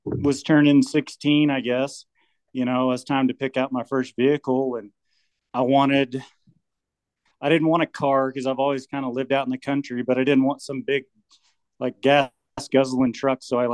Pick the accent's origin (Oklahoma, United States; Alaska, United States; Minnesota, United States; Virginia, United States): Oklahoma, United States; Tahlequah; When I was super young, like before school, we lived in Tulsa for a little bit, but no, I basically was born and raised in Tahlequah my entire life.